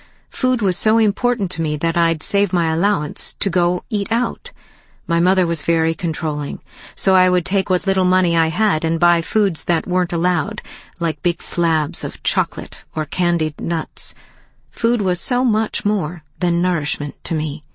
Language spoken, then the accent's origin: English; Israel; I was raised in Israel, and at that time we didn't really have fast food